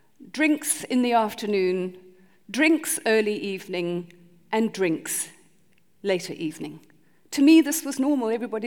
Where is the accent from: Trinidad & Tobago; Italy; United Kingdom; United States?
United Kingdom; England; I was born and brought up in England in a lovely, sweet English family.